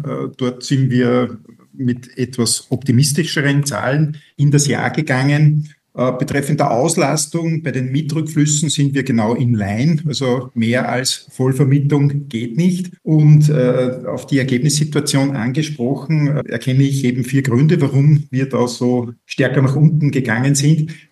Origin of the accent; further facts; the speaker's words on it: Linz, Upper Austria, Austria; Ich komme aus Linz